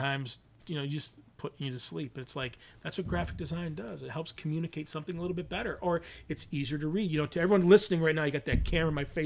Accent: Michigan, United States; It's like I'm from Northern Michigan, and I remember old timer, like kind of farmers

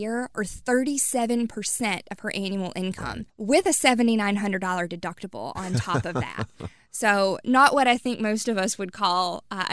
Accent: North Carolina, United States; born there; Absolutely not. I was born in Sampson County.

